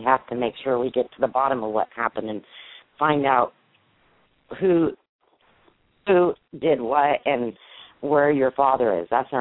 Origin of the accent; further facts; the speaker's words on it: North Carolina, United States; right here out of North Carolina where I'm from, just a couple hours away from here.